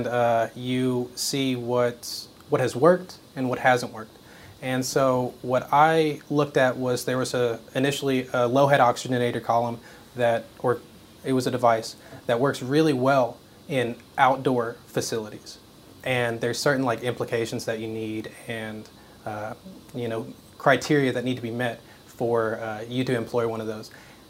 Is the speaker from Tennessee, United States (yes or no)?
yes; Johnson City, Tennessee, United States; Yeah, so since I am from Johnson City, there was ETSU and Milligan out there.